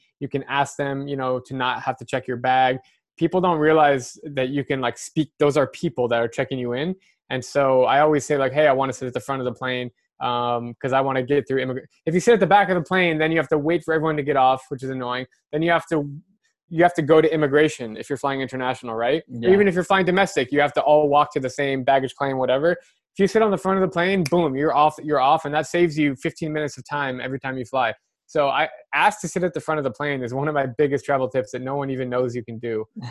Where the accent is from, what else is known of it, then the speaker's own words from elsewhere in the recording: Scottsdale, Arizona, United States; I'm from Scottsdale, Arizona, and I used to be a 2 handicap in high school.